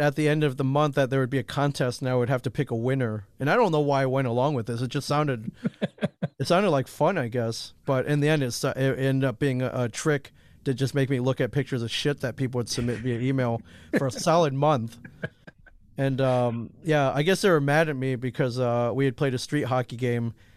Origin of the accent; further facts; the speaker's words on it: Midwest, United States; I think a lot of it was, you know, just kind of growing up Asian in a mainly white Midwest town.